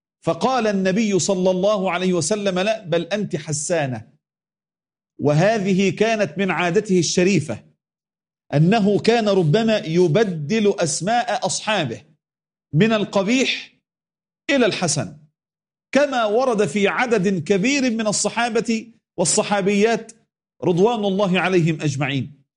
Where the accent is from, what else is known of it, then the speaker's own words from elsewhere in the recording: Egypt; يعني ما يعرف عندنا في مصر العش والملح ما يهنش إلا على ابن الحرام